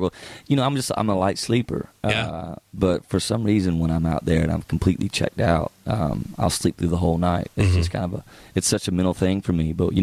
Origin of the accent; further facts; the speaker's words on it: Georgia, United States; I'm from South Georgia, and that's the way it is down there, man.